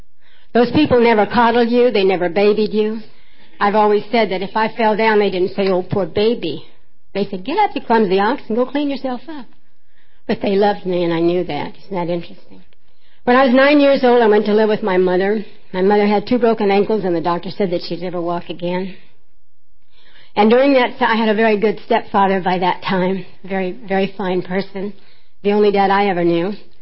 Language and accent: English; Baxter Springs, Kansas, United States; also born or lived in Oklahoma; But I was born in Oklahoma, and I grew up in Kansas, and back there we do things kind of backwards, you know.